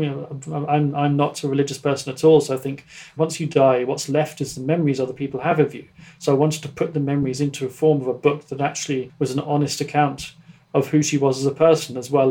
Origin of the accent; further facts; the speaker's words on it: Norwich, East of England, United Kingdom; Growing up in Norwich is a very nice place to grow up, certainly as a child. It's very safe. It's a small, compact city.